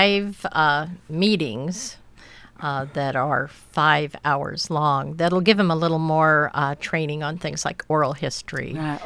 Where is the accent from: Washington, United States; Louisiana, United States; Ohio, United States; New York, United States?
Washington, United States; Ilwaco; I was born in Ilwaco and lived most of my life on the peninsula.